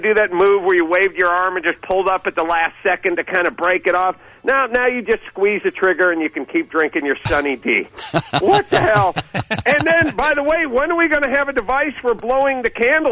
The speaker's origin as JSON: {"language": "English", "town": "North Hollywood", "region": "California", "country": "United States", "said": "Well, you know, I'm from North Hollywood, so we're a hockey town."}